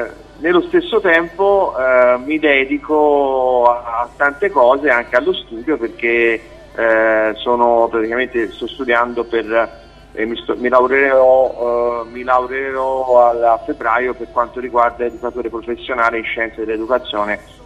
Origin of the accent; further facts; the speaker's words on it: Poggibonsi, Tuscany, Italy; also born or lived in Naples; sono nato a Napoli e vivo da tanto tempo, ero piccolino in Toscana, a Poggibonsi, vicino a San Gimignano